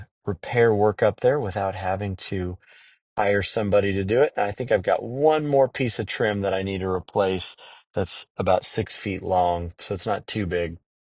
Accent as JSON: {"language": "English", "region": "California", "country": "United States", "tie": "born there", "said": "I was born on the East Bay, where the Warriors used to be before they turned traders and moved to San Francisco on the other side of the bay"}